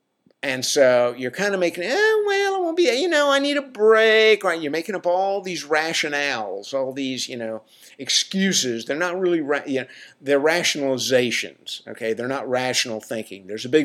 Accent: the South, United States; I'm from the South, so I can slam it, okay?

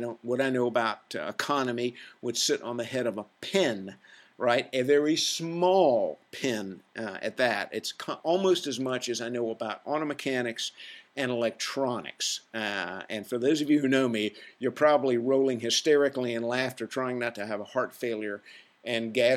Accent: the South, United States; and I'm from the South, so I can talk about it, okay?

